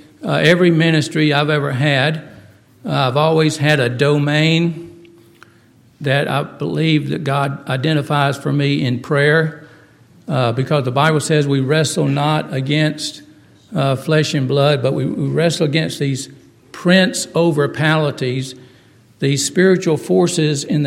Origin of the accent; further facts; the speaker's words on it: Phenix City, Alabama, United States; years ago when I was growing up in Phoenix City, Alabama.